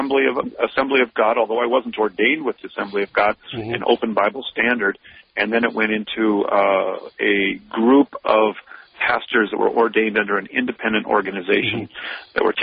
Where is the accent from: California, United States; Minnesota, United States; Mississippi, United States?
Minnesota, United States; also born or lived in Iowa; Well, I was born in Iowa, the first 5 years in Iowa. Well, my father got his doctorate in electrical engineering, and then we moved up to Minnesota when I was about 5 years old, and from the rest, yeah.